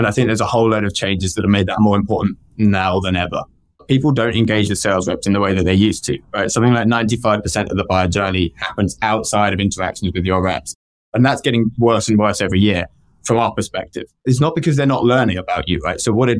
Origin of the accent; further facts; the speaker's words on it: England, United Kingdom; I'm being very British right now. We're quite simple in England until the age of about 40.